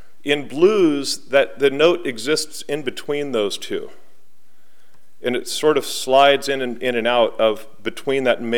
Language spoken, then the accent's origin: English; California, United States; So I'm from California.